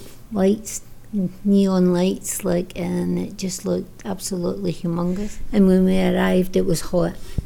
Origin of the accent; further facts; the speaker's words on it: Glasgow, Scotland, United Kingdom; moved away as an adult; now in Toronto, Canada; We moved from Glasgow, Scotland to Toronto, Canada.